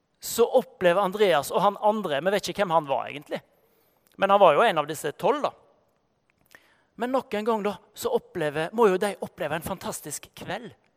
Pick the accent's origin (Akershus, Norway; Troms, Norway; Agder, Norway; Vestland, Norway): Vestland, Norway; Bømlo; Nei, jeg kommer fra Bømlo, og så begynner man å prate litt om det.